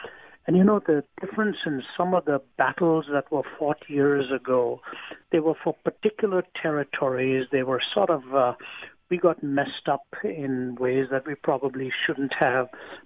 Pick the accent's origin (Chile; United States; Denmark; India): India; I was born and raised in India.